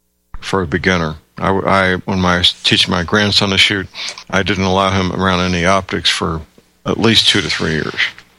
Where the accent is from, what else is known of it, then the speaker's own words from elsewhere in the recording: St. Louis, Missouri, United States; not even my hometown, St. Louis, at this point.